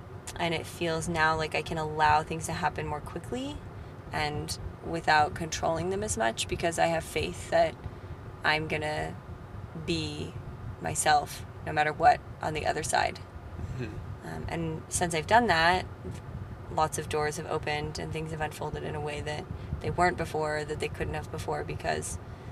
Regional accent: Colorado, United States; now in Portland, United States; I'm from Colorado. I used to be a ballerina.

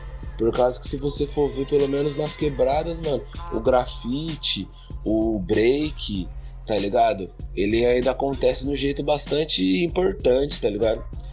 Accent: Taubaté, São Paulo, Brazil; E aí eu, por colar com o meu primo e uns amigos lá na minha cidade, de Taubaté

